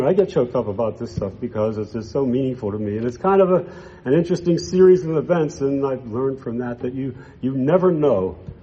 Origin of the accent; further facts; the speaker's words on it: Pittsburgh, Pennsylvania, United States; I'm from Pittsburgh, and in Pennsylvania, they don't sell beer